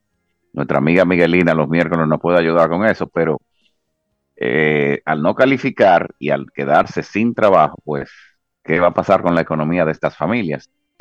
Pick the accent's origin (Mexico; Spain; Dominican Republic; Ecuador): Dominican Republic; Pero esperamos todos, como dominicanos, dándole el espaldarazo al gobierno